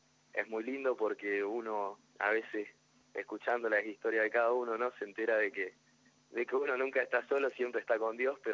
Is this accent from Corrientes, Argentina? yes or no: yes; Corrientes, Argentina; Yo soy oriundo de Corrientes y, bueno, una vida un poco viajera y aventurera me trajo acá. Tengo 25 años